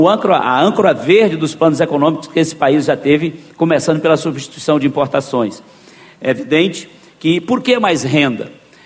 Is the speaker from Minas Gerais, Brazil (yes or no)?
yes; Minas Gerais, Brazil; como mineiro, tê-lo aqui, né, em Minas Gerais